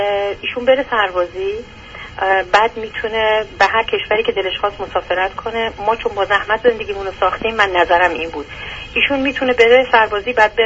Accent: Iran; moved away as an adult; also born or lived in Malaysia; now in Canada; ما از ایران اومدیم بیرون و من یه سالی تقریبا حدود 4 سال تو مالزی زندگی کردم

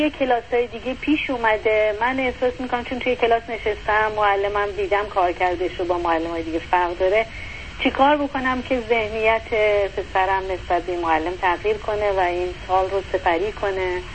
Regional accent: Iran; now in United States; ما 3.5 سال از ایران اومدیم، یعنی وارد امریکا شدیم، 4.5 سال که از ایران خارج شدیم، 2.5 سال توی سیاتل زندگی کردیم.

